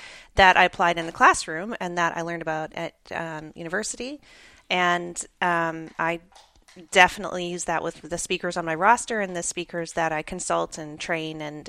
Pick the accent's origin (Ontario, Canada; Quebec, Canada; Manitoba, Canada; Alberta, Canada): Alberta, Canada; Edmonton; moved away as an adult; now in Dallas, United States; Born and raised in Edmonton, Alberta